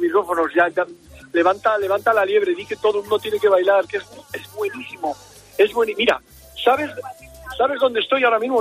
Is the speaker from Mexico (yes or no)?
no; Cantabria, Spain; Imagínate, ¿cómo somos los cántabros?